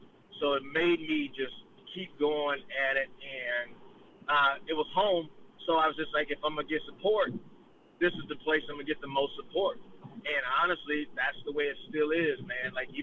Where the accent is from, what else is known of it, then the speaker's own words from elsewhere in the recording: Mississippi, United States; now in St. Cloud, United States; And the reason St. Cloud, that's home. I'm originally from Mississippi, but St. Cloud's been home to me for almost the last 30 years.